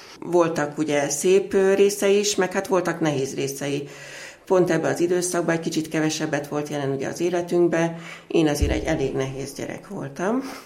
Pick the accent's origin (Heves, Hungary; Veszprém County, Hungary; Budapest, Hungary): Budapest, Hungary; Nagyon szerető családba születtem Óbudán. Egyszerű emberek voltak a szüleim, irodába dolgoztak, és egy nővérem van. Óbudán egy emeletes házba laktunk